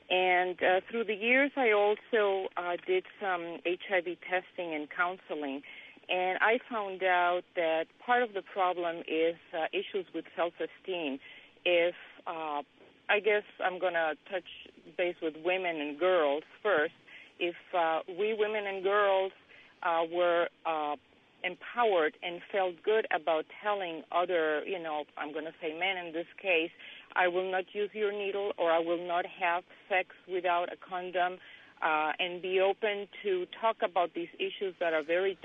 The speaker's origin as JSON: {"language": "English", "region": "Mexico City", "country": "Mexico", "said": "I am from Mexico City. I'm a nurse. I'm a well-educated person."}